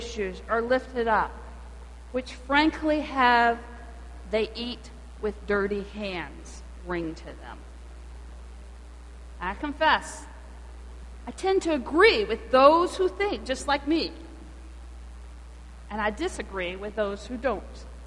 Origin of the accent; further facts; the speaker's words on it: the South, United States; As most of you know, I grew up in the South in the 60s, in the middle of the civil rights movement.